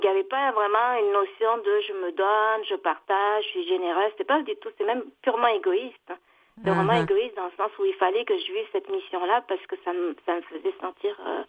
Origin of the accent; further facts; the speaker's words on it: France; also born or lived in Bangladesh / United States; now in Canada; J'ai grandi en France.